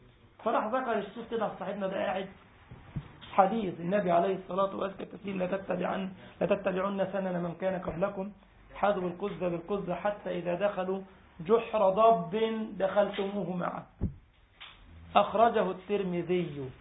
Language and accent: Arabic; Egypt; زي ما قلت لك، اخ عندنا في مصر بيحكي قصه والله حقيقيه